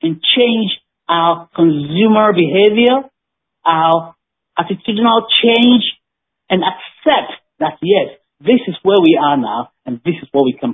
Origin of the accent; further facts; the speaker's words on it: Ghana; That is the beauty of being Ghanaian.